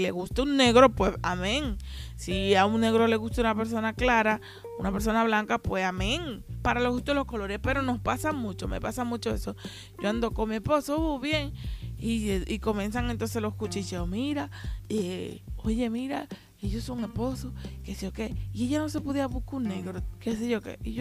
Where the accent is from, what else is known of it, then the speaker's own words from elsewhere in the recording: Haina, San Cristóbal, Dominican Republic; now in Santo Domingo, Dominican Republic; pueblo de República Dominicana que se llama Haina. Esto se encuentra en la provincia de San Cristóbal. Yo vivo actualmente en la capital, en Santo Domingo, pero soy de Haina.